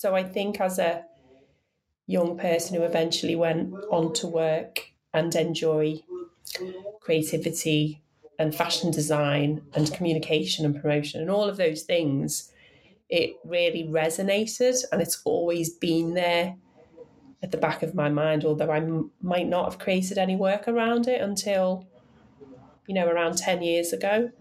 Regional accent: Liverpool, North West England, United Kingdom; I'm not from North Liverpool, where Anfield is. I'm from South Liverpool, so Wavertree. So it's like Smithdown Road, which is kind of an iconic road.

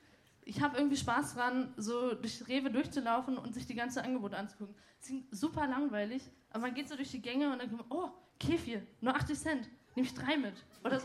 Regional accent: Benin; German is a second language; Ja, ich komme aus Benin. Deswegen redet hier so.

